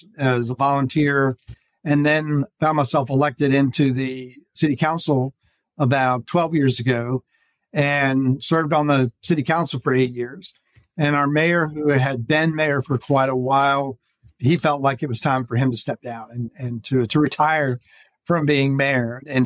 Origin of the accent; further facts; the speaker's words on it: Oxford, Georgia, United States; But I grew up in Oxford, and my wife and I moved back here when we were starting our family in 1995.